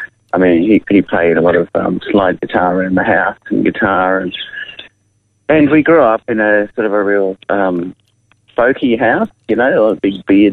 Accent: Yamundi, Queensland, Australia; I grew up in Yamundi in Queensland, and started busking at the markets there when I was a kid.

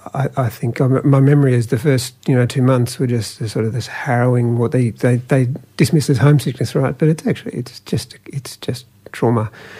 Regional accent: Mackay, Queensland, Australia; now in Brisbane, Australia; I grew up in Mackay in North Queensland, North Central Queensland, and have been working down here in Meanjin for 2 decades.

